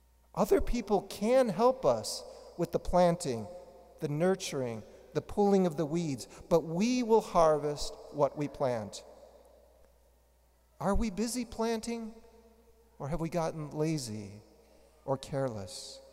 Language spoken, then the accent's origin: English; Chicago, Illinois, United States; You know, growing up in Chicago, my father planted a couple of apple trees in our backyard.